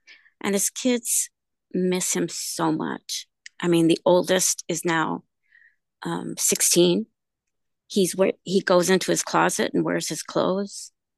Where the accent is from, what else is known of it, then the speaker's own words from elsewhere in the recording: California, United States; A Mother's Voice goes to Sacramento, because I'm from California.